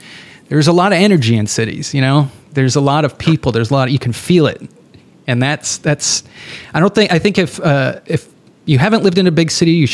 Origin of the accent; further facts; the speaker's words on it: New Hampshire, United States; also born or lived in Somerville, United States; Yeah, I grew up in New Hampshire, and then after New Hampshire, I headed straight to Boston. I lived over in Davis Square in Somerville.